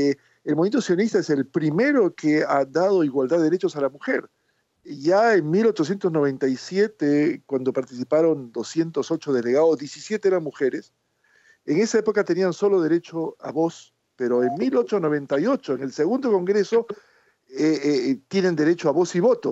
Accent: Lima, Peru; now in Israel; Sí, yo nací en Lima, Perú. Fui partícipe del movimiento juvenil casi desde los 7 años. Vivo en Israel, van a ser 45 años dentro de unos meses.

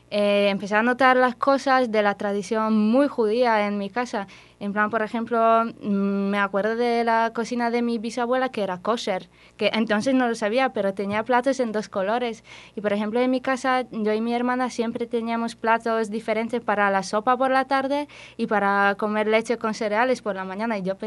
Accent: Kraków, Lesser Poland, Poland; Soy polaca, de Cracovia, por eso mi nombre, bueno, es polaco, sí.

